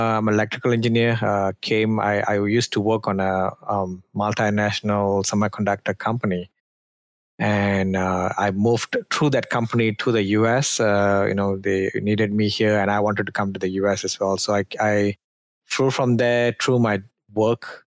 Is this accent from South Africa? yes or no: no; Malaysia; now in United States; So I'm from Southeast Asia, a country called Malaysia. It's just nearby to Singapore